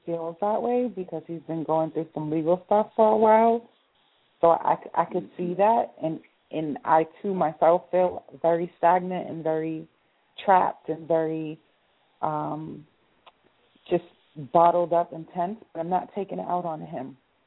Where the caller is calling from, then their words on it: Boston, Massachusetts, United States; I am calling from Boston.